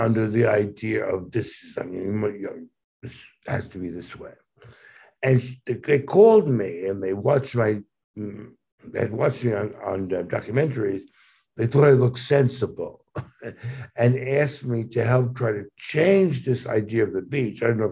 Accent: New York, United States; I'm from New York. I know what it is. I know what it isn't. I mean, I live there in New York.

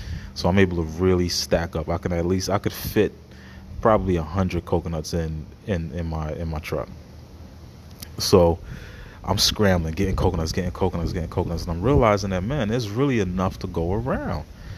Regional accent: St. Lucia; being an island kid, you know, my father being Trinidadian, I grow up in St. Lucia

